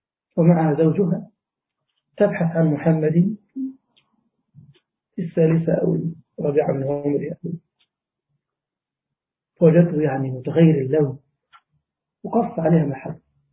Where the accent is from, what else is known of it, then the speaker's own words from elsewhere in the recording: Egypt; ففعلا كنا نلاحظ عندنا في مصر مثلا معظم الكوادر العلمية من معيدين الجامعات من الريف